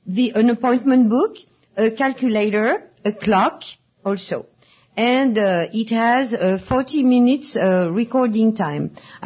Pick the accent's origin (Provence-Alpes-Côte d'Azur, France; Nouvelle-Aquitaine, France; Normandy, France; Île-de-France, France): Île-de-France, France; Paris; English is a second language; We are from Paris, France, so excuse our English.